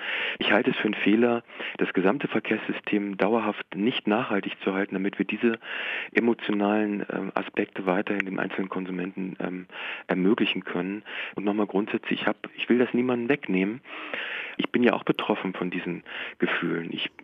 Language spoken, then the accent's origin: German; Lower Saxony, Germany; Ende der 80er, Anfang der 90er Jahre noch in meinem Heimatdorf fuhren die Väter aus dem Dorf, ich bin in der Nähe von Wolfsburg und Braunschweig groß geworden, selbstverständlich mit Fahrgemeinschaften morgens zur Arbeit